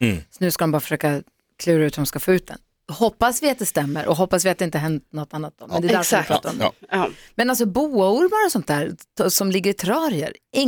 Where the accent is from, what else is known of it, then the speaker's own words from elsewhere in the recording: Luleå, Norrbotten County, Sweden; för vi är ju från Luleå, vi hade ju F-21 där.